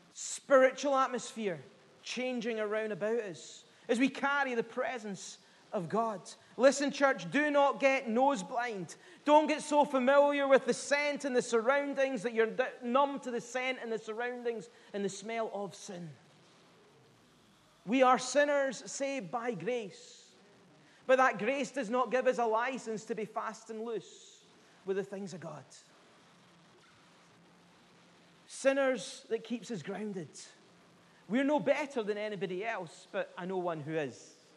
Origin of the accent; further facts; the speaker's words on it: Greenock, Scotland, United Kingdom; I may come from Greenock, but I'm not a Philistine.